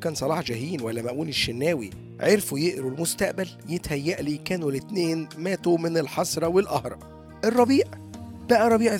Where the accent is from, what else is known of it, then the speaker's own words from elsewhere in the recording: Egypt; هي اللي فضلت علقة بأذهاننا كمصريين